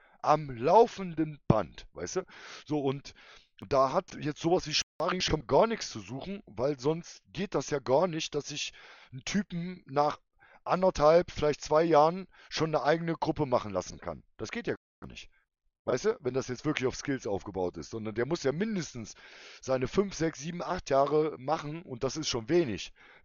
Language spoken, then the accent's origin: German; East Germany, Germany; ich bin in der DDR groß geworden, ich bin da aufgewachsen.